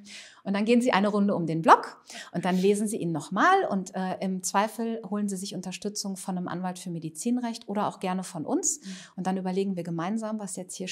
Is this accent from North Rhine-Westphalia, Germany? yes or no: yes; Dortmund, North Rhine-Westphalia, Germany; also ich komme aus Dortmund